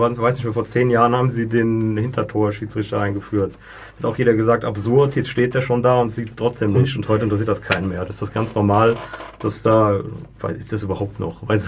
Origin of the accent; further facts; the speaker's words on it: Germany; now in Switzerland; Und dann frage ich mich, so, ich komme jetzt aus Deutschland, das ist ein Top-5-Land, muss das sein?